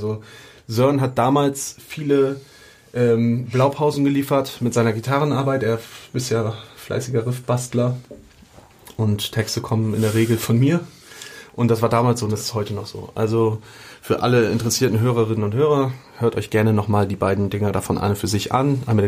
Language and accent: German; Bremen, Germany; Ja, ich glaube, als Bremer hat man uns irgendwie mitbekommen.